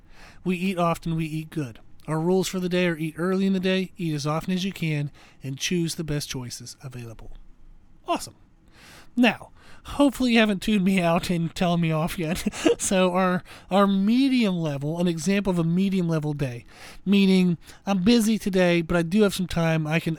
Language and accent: English; Pennsylvania, United States; now in Rock Hill, United States; I grew up in Pennsylvania, so we had Sheetz.